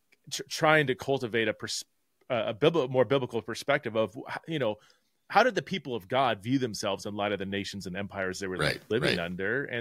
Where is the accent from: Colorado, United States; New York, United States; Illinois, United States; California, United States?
California, United States; now in Boise, United States; I'm in Boise, Idaho. I'm from California, but been here about 10 years.